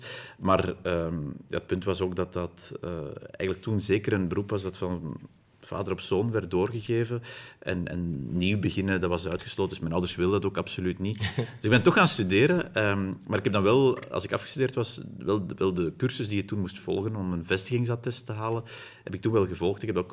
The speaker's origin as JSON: {"language": "Dutch", "town": "Dilbeek", "region": "Flanders", "country": "Belgium", "tie": "born or raised there", "said": "ik ben opgegroeid in Sint-Annapede, dat ligt in Dilbeek, dat is de deelgemeente van Itterbeek."}